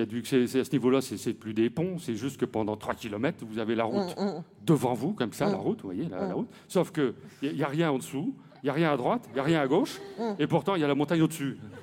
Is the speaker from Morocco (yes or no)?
no; France; je suis français